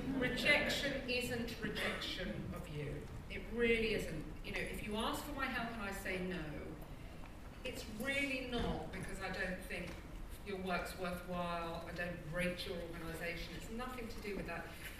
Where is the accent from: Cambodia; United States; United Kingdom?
United Kingdom; Camden, London; they bothered to find out that I was born and raised in Camden, that I knew the estates around there, that I'd been to school there, that I knew the problems of the borough.